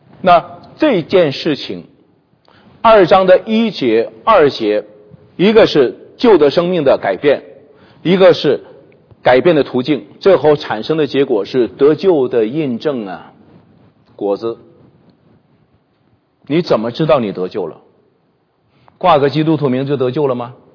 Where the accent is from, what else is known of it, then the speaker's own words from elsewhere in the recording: China; 好像我们中国人信佛的，你说你信什么的？